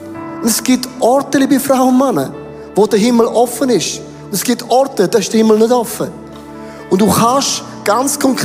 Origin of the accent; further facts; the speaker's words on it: Switzerland; Neben den Deutschen sind wir Schweizer Latinos.